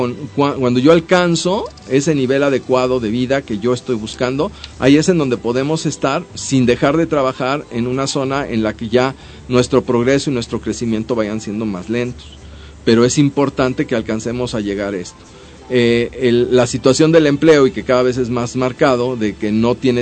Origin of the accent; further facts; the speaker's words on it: Mexico; como mexicanos vemos la vida de una manera.